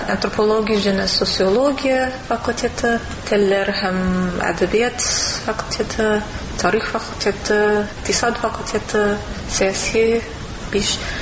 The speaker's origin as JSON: {"language": "Tatar", "town": "Los Angeles", "region": "California", "country": "United States", "second_language": "Tatar"}